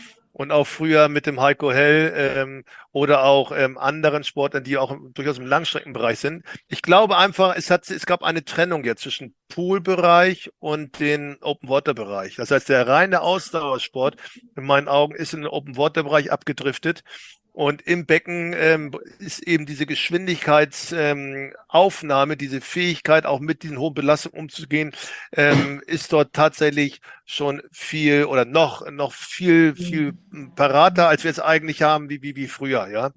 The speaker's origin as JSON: {"language": "German", "region": "Hamburg", "country": "Germany", "said": "ich komme ja selbst aus Hamburg, weißt du ja, und ich bin selbst lange ja für Hamburg geschwommen."}